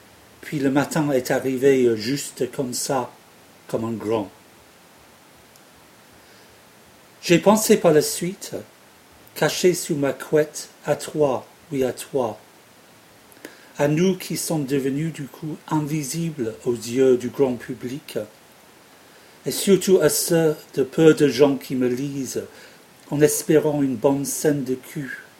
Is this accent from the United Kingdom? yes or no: yes; England, United Kingdom; now in France; Et puis j'ai pensé par la suite que je suis anglais et donc pas de vote ici